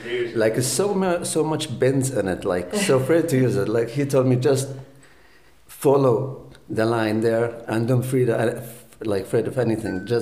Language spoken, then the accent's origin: English; Jordan; now in Carlow, Ireland; Jordan, Middle East.